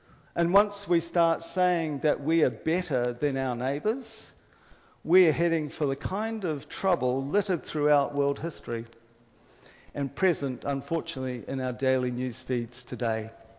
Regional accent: Sydney, New South Wales, Australia; born there; so I was born in Sydney.

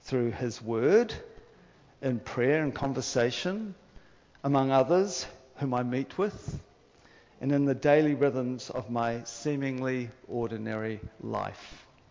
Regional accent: Sydney, New South Wales, Australia; born there; so I was born in Sydney.

